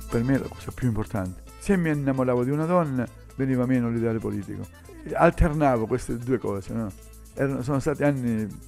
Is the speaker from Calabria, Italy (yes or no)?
yes; Riace, Calabria, Italy; Sono di Riace, un paese della provincia di Reggio Calabria. Io provengo da una famiglia dove mio papà era un insegnante della scuola elementare, quindi un piccolo borghese.